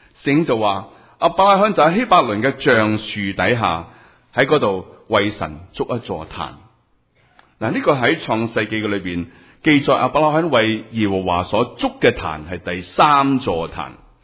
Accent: China; 喺我哋中国人嘅里面，好看重长幼有序呢个嘅权柄

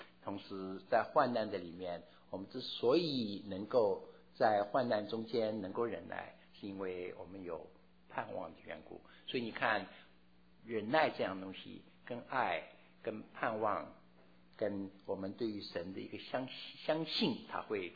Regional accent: Wenzhou, Zhejiang, China; 我在小的时候住在温州啊，因为最近常常想到小的时候的事情啊，也许是因为母亲离开我们的关系。那么记得在温州的时候，那个时候大概七岁八岁的时候

